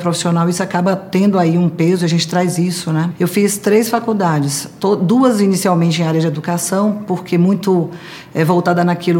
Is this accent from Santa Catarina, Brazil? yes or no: no; Salvador, Bahia, Brazil; now in São Paulo, Brazil; sou de Salvador, sou baiana, estou aqui há 6 anos em São Paulo.